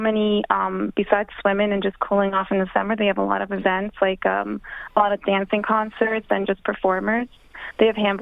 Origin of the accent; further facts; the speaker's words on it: Bronx, New York, United States; I'm from the Bronx. I'm a native New Yorker.